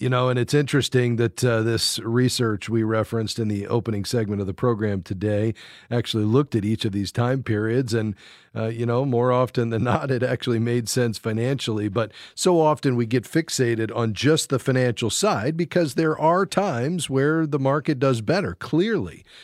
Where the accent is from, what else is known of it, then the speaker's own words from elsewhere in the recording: Fort Lauderdale, Florida, United States; Okay, I know exactly where that is because I'm from Fort Lauderdale. So Pembroke Pines was just down the street.